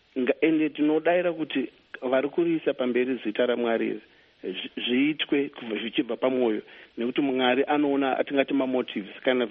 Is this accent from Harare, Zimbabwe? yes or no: yes; Chitungwiza, Harare, Zimbabwe; is 43 years old. I was born here in Zimbabwe. I was born in Chitungwiza, where I grew up.